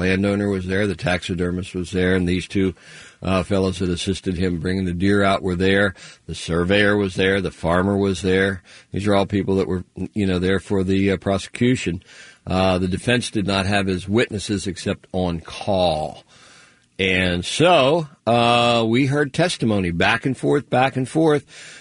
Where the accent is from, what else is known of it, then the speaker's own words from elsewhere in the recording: Pennsylvania, United States; When I was growing up in Pennsylvania, you know, there was always one day that you did a deer drive, you know.